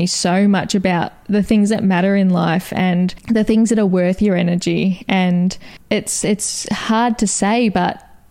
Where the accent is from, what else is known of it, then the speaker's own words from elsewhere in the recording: Wonthaggi, Victoria, Australia; also born or lived in Kilcunda; We grew up in Kilcunda and Wonthaggi, so we were always outdoors